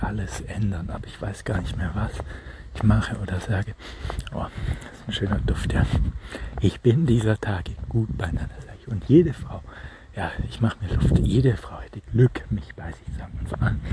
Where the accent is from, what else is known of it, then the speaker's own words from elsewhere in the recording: Germany; diese Dinge im Ausland, die gehen mich nichts an, ich bin Deutscher